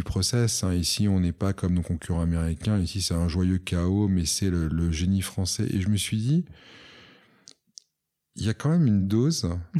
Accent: Monaco; je suis monégasque, donc en plus, j'aime être pas trop loin de Monaco.

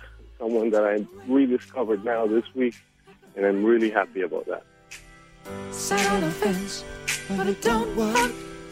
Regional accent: Colombia; now in Santa Monica, United States; I'm calling from Santa Monica, California. I'm from Colombia, originally.

